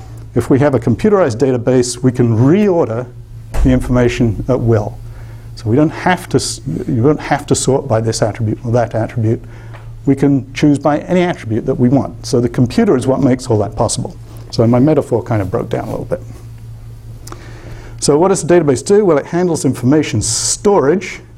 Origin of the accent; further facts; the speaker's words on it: United Kingdom; now in United States; I never collected baseball cards because I grew up in the United Kingdom, but if I'd have been here, I would have collected them.